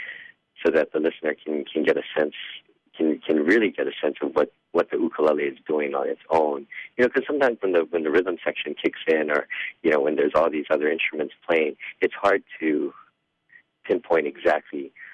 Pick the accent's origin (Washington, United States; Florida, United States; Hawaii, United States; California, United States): Hawaii, United States; You know, I was born and raised in Hawaii, and a lot of people, when they think of the ukulele, they think of Hawaii.